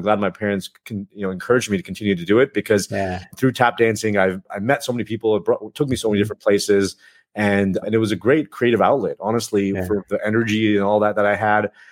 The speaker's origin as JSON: {"language": "English", "town": "Chicago", "region": "Illinois", "country": "United States", "tie": "born there", "said": "I was born in Chicago. So we went to a studio in Chicago"}